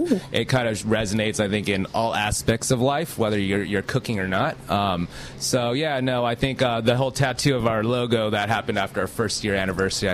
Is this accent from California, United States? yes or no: yes; Los Angeles, California, United States; for me, I grew up in Los Angeles, you know, Hollywood stars, all that, you know, working in all the fancy restaurants.